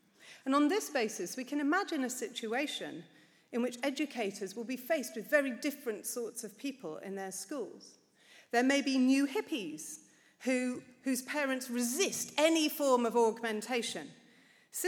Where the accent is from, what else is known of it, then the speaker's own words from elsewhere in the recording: United Kingdom; And I speak as a British person who is in a state of trauma at the moment.